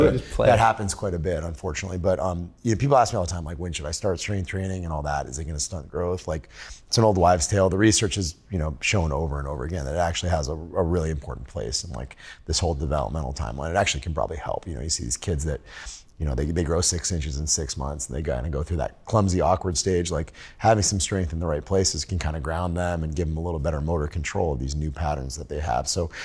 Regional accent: Maine, United States; I was at a facility in Hudson, Massachusetts, and I grew up in Maine.

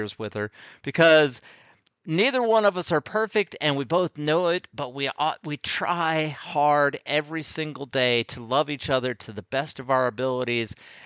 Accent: United States; am so thankful that I'm an American. And I will never apologize for being thankful that I'm an American.

